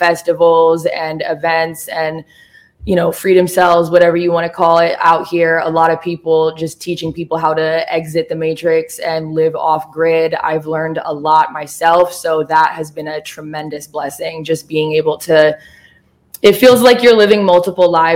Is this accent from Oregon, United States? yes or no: yes; Oregon, United States; also born or lived in Los Angeles; now in Nashville, United States; Yeah, so I'm from Oregon, and I also used to live in L.A.